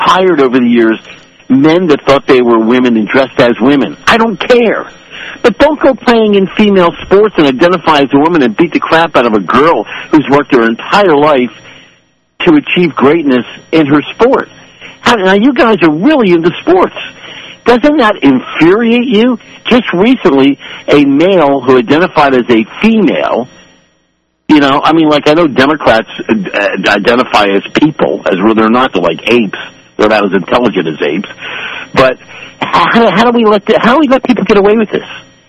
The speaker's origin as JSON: {"language": "English", "town": "Philadelphia", "region": "Pennsylvania", "country": "United States", "tie": "born or raised there", "said": "Where I grew up in Philadelphia, if we did that, our friends would beat us up."}